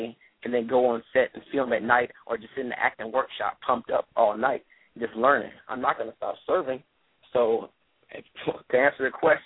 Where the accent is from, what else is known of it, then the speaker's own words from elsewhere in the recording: Tarver, North Carolina, United States; I'm from Tarver, North Carolina. We got to speak everybody.